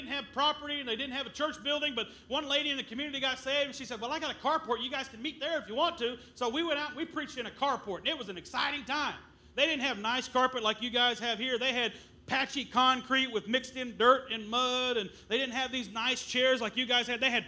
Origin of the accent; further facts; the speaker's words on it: Texas, United States; I said, man, I'm from North Texas.